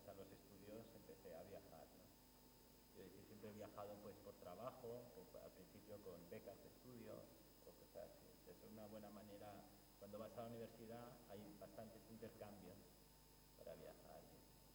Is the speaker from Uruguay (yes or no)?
no; Barcelona, Catalonia, Spain; born there; Y nací en Barcelona.